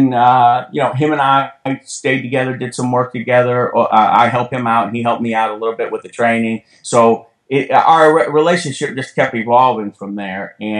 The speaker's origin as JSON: {"language": "English", "town": "Muskegon", "region": "Michigan", "country": "United States", "tie": "born or raised there", "said": "I grew up in Muskegon, Michigan, you know, a couple hours from where you guys are at, in Ypsilanti."}